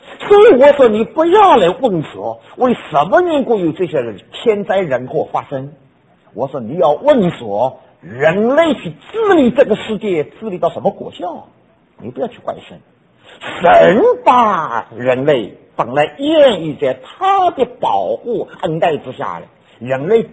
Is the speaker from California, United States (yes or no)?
no; New York, United States; 我从纽约来